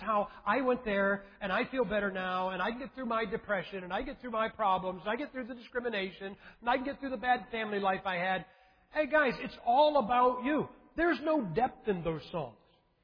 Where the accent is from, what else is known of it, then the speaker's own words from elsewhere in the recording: Ohio, United States; I know you guys count yourself as the South, and I'm from Ohio.